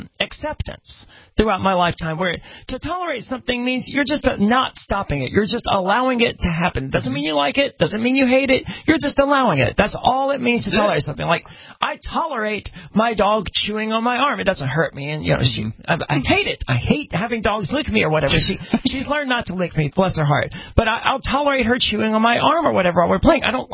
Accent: Mississippi, United States; I would regularly go around topless. I'm from Mississippi. That's what we did, right?

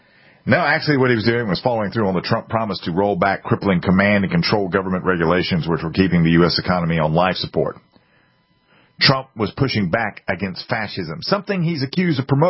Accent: Columbia, South Carolina, United States; I grew up in Columbia, South Carolina, which is hotter than where I live right now.

